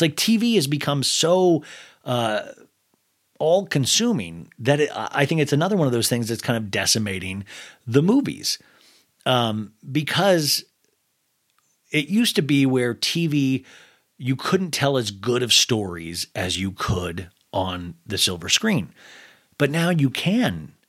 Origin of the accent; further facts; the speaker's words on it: Kansas, United States; And remembering, like, even growing up in Kansas, I was just so in love.